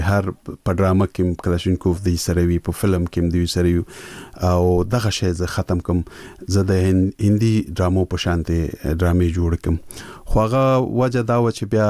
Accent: Peshawar, Khyber Pakhtunkhwa, Pakistan; خو زه ورکوټه په پېښور کې لوی شوی یم

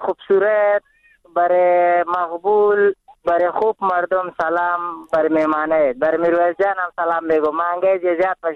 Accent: Nangarhar, Afghanistan; ما افغان هستم، من انگرار

